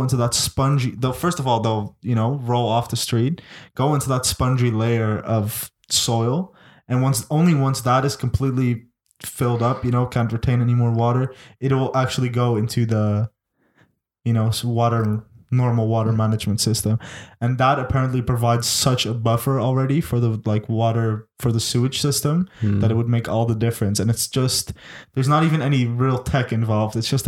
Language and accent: English; Utrecht, Netherlands; English is a second language; I mean, I'm from Utrecht, so I'm like, fuck Amsterdam